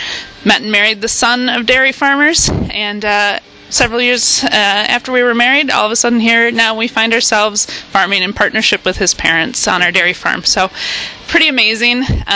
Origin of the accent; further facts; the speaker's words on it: Madison, United States; I'm not a farm girl originally. I think I embrace the term now pretty well. But I grew up here in Madison